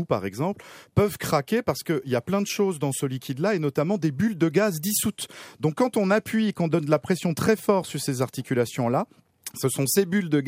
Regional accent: France; moved away; moi, je viens de la France

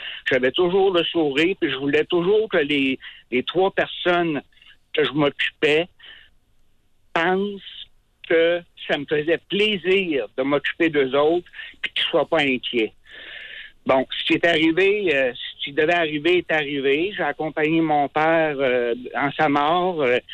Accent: Quebec, Canada; moved away as an adult; À l'âge de 18 ans, je m'entendais pas du tout avec mon père. Je suis parti du Bas-Saint-Laurent pour m'en aller travailler en ville

